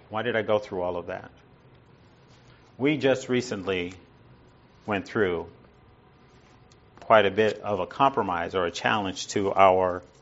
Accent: United States; because we're from the United States with an index of 15, we pride ourselves, and it's part of our culture, to preserve freedom

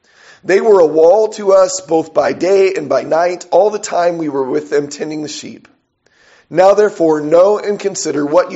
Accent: San Diego, California, United States; I grew up in San Diego, California. Everywhere around there were people that were homeless, all over the place.

